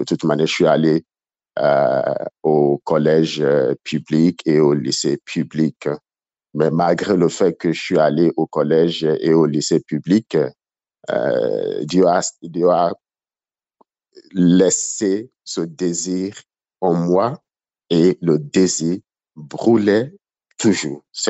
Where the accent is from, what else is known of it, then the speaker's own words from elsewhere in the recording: Nigeria; French is a second language; D'abord, je suis originaire du Nigeria et je suis d'une famille de 6 enfants, 3 garçons et 3 filles.